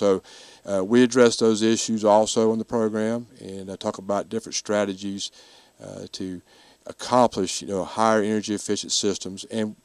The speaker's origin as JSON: {"language": "English", "town": "Franklin", "region": "North Carolina", "country": "United States", "lives_now": "Greenwood, United States", "said": "I am from Franklin, North Carolina, and I still maintain a home up there and try to get up there as often as I can. But most of the time, I'm right here in Greenwood"}